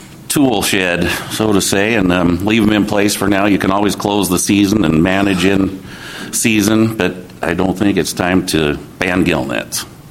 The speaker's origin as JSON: {"language": "English", "town": "Astoria", "region": "Oregon", "country": "United States", "said": "I'm from Astoria, commercial fisherman there."}